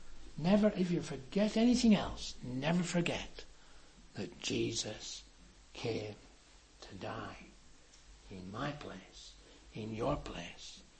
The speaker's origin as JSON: {"language": "English", "town": "Chipping", "region": "North West England", "country": "United Kingdom", "tie": "born or raised there", "said": "And you know, I was brought up in the Sunday school at Chipping."}